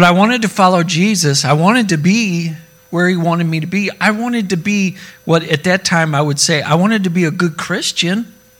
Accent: Fenton, Missouri, United States; I know I ain't from the hood. I'm from Fenton. I got enough of the county in me, of Midwest suburbia in me.

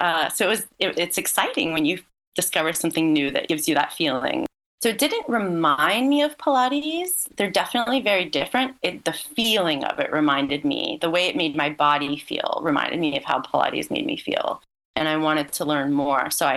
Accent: Louisiana, United States; And I'm originally from Louisiana. I was at home visiting friends.

